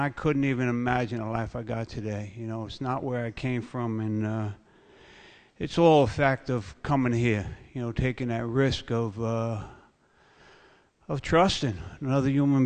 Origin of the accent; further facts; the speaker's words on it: Queens, New York, United States; I come from a big Irish family. I grew up in Queens, and I'm a quiet person.